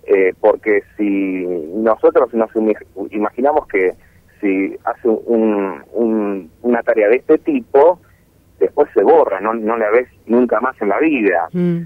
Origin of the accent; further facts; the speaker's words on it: Misiones, Argentina; born there; figuro en los papeles que soy misionero. Sí. Esa es otra de las cuestiones. En mi documento, tanto el mío como el de mi hermana, figura que nacimos en Misiones.